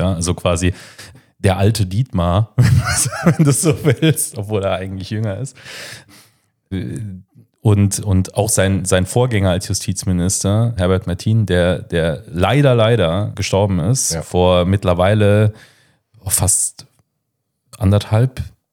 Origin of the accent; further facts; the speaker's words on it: Kaiserslautern, Rhineland-Palatinate, Germany; also ich bin ja in Kaiserslautern geboren und da in der Nähe auch aufgewachsen, bis ich dann zum Studium nach Trier gezogen bin.